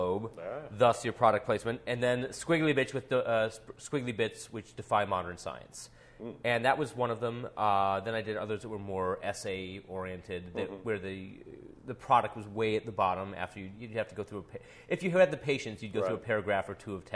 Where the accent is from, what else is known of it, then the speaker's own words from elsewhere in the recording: Wisconsin, United States; I grew up 7 miles outside of a town of 5,000 people, halfway between Madison, Wisconsin, and La Crosse, Wisconsin. So it was literally, you know, 70 miles away from nowhere, pretty much.